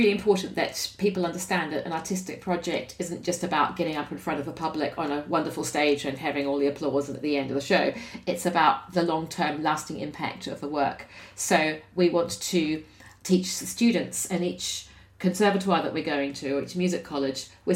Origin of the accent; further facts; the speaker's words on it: New Zealand; in my home country of New Zealand, or as we also call it in Maori, Aotearoa, which means the land of the long white cloud.